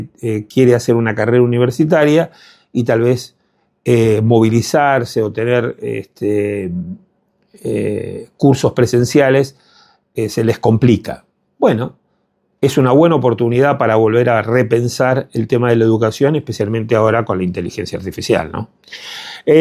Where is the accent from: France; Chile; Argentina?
Argentina; como en Argentina, que tenemos una gran universidad pública en Argentina y también privada